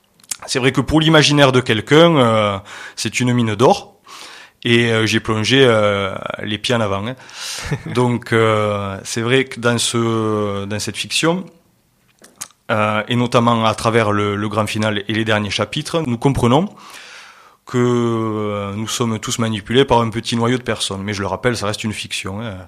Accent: La Palme, Occitanie, France; je suis marié, j'ai deux enfants, j'ai grandi à La Palme et j'y vis toujours.

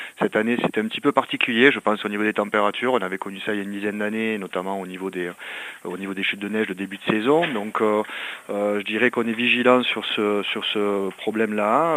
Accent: Pyrenees, France; On a un début de saison qui a été un petit peu tardif chez nous en Pyrénées, avec des chutes de neige qui sont venues en abondance au mois de janvier.

